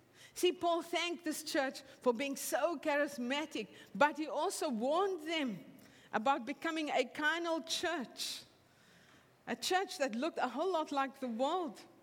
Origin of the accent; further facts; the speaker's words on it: South Africa; Clearly I'm from South Africa.